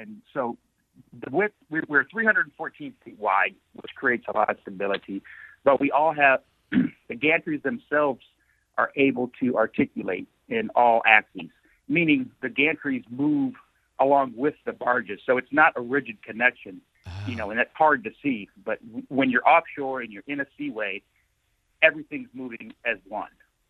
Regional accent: Akron, Ohio, United States; That's correct. I'm from Akron, Ohio.

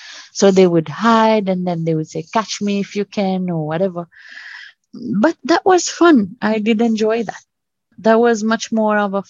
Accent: Mauritius; I'm from the East Coast of Africa and he's from Jamaica.

